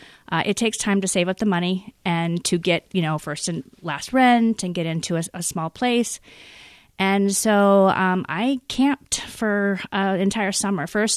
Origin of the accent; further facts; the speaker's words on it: California, United States; also born or lived in Indiana; Well, I lived in Indiana. I'm originally from California, but when I got married, we lived in several different states, and we did end up in Indiana.